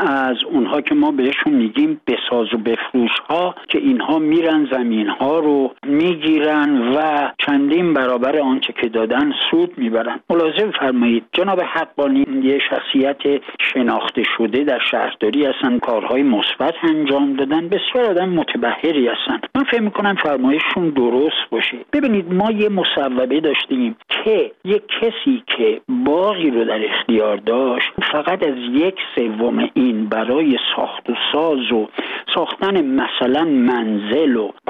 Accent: Tehran, Tehran Province, Iran; بنده بچه تهران هستم، همینجا به دنیا اومدم و قسمت اعظم عمرم هم اینجا بودم.

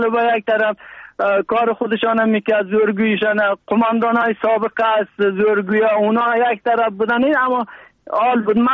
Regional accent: Afghanistan; now in Turkey; ما افغان هستیم.

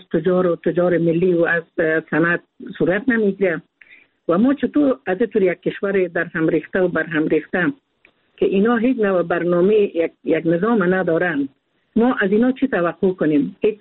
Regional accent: Afghanistan; البته هر یک ما افغان هستیم، احساس بسیار خوب داریم، احساس بسیار قوی داریم برای وطن ما

